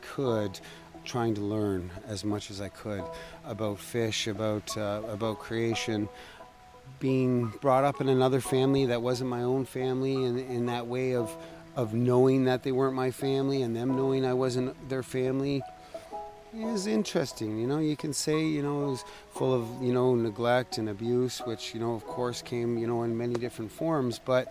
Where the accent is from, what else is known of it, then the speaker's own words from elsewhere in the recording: Toronto, Ontario, Canada; And so I was born and raised here in Toronto. And so my ancestors are Ojibwe, Blackfoot Cree, Scottish, Irish, Russian, British, and French.